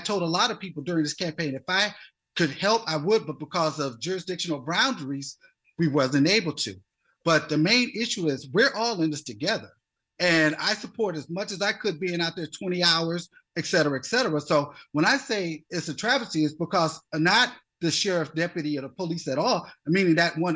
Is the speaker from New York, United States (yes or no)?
no; Racine, Wisconsin, United States; born and raised in Racine, Wisconsin. I am qualified as the cheesehead for life.